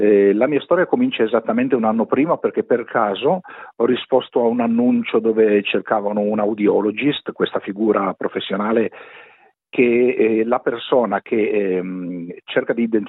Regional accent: Turin, Piedmont, Italy; Avevo una clinica dell'udito in Italia a Torino, sì. Io sono di Torino.

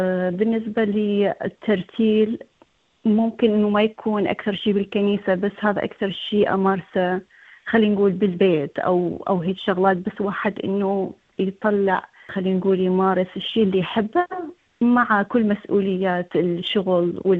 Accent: Iraq; moved away as an adult; now in Australia; طلعنا من العراق وإجينا هنا لأستراليا حتى نبدي مرة ثانية من الصفر

